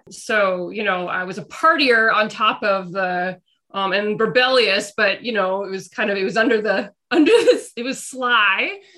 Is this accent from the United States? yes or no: no; Burlington, Ontario, Canada; You know, I grew up in Burlington, Ontario. I was at Nelson High School.